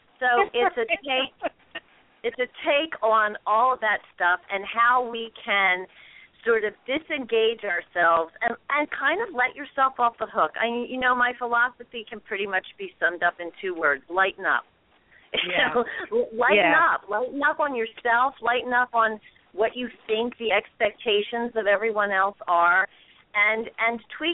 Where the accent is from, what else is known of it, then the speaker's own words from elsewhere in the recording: Philadelphia, Pennsylvania, United States; I was raised in Northeast Philly. I was a good little Catholic girl, and the last thing you ever did was blow your own horn.